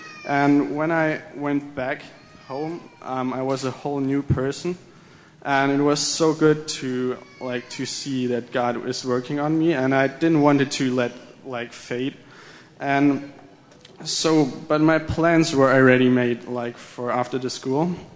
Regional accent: Germany; English is a second language; and I'm from Germany

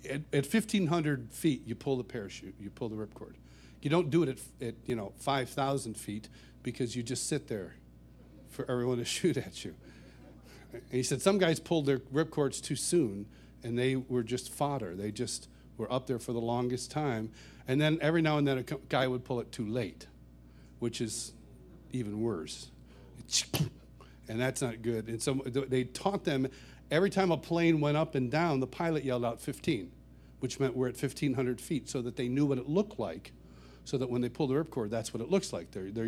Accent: United States; now, I grew up in Rochester. Actually, I grew up 30 miles east of Rochester in a little farming community.

